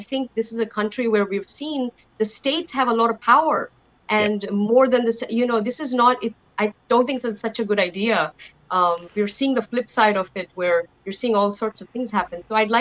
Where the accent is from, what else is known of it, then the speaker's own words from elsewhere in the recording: India; English is a second language; to me as an Indian, it's laughable